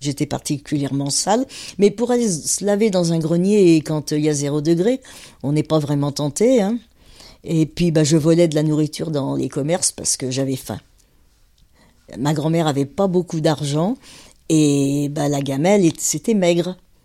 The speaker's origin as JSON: {"language": "French", "town": "Nantes", "region": "Pays de la Loire", "country": "France", "tie": "born there", "said": "j'ai 75 ans. Je suis née à Nantes, d'une famille bourgeoise du côté de mon père et ouvrière du côté de ma mère."}